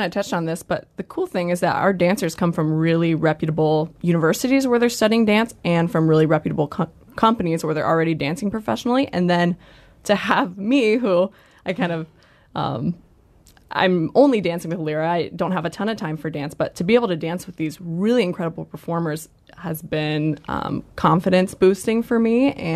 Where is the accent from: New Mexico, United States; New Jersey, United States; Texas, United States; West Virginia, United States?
New Mexico, United States; Las Cruces; Yeah, so I'm originally from southern New Mexico, Las Cruces, where I danced for a ballet company there.